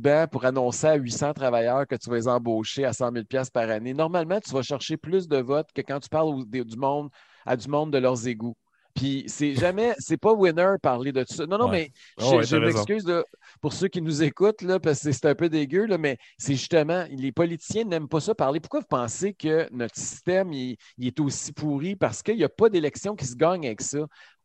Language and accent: French; Quebec, Canada; nous, en tant que Québécois, on a de l'électricité